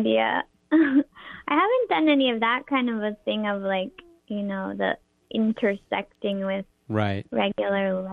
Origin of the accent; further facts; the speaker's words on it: New York, United States; I'm from upstate New York near Albany.